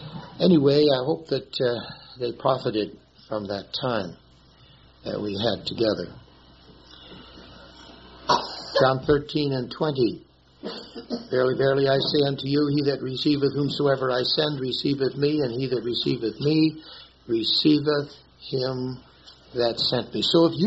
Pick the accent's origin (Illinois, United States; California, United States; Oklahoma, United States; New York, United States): Illinois, United States; Wilmette; I was raised in Wilmette, Illinois, and there's a Baha'i temple there right at the harbor of Wilmette.